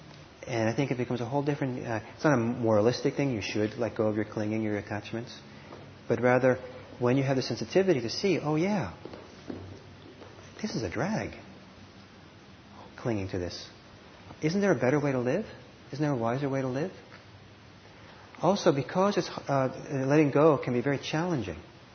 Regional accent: United States; That was a foreign idea growing up in America for me.

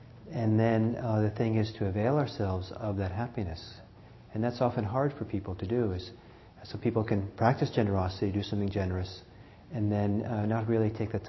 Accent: Norway; I'm originally from Norway.

